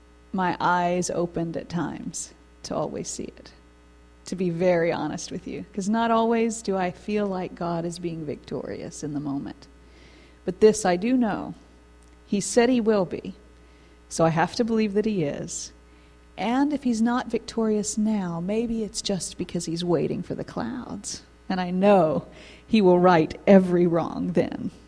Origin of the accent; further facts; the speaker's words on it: Tennessee, United States; Now, I grew up in Tennessee. I grew up on my grandfather's farm.